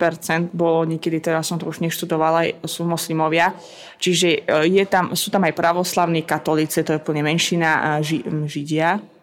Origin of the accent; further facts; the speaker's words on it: Baku, Azerbaijan; Slovak is a second language; now in Slovakia; Ja som z Azerbajdžanu, z hlavného mesta Baku.